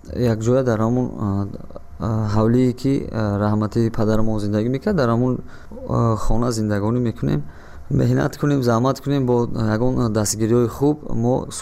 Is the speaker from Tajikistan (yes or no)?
yes; Dushanbe, Tajikistan; من 5 ینوری سال 1990 در شهر دوشنبه به دنیا آمدم. مکتب میانه رقم 29 را ختم نمودم.